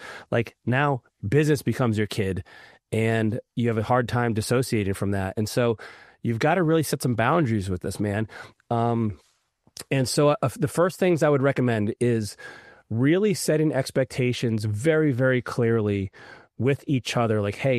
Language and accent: English; Raleigh, North Carolina, United States; born or raised there